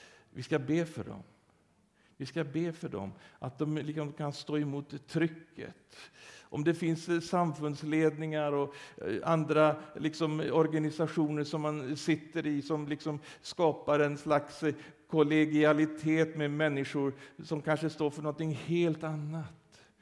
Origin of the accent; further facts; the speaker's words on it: Sweden; alltså jag är ju svensk själv